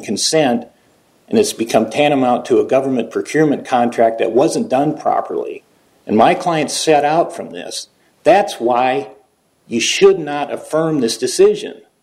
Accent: St. Louis, Missouri, United States; Well, I'm from St. Louis. That's true. I am from St. Louis, and that's where we filed the lawsuit.

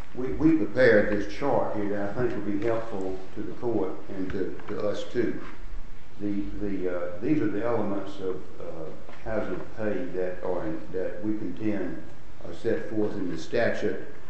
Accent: Brunswick, Georgia, United States; from Brunswick, Georgia.

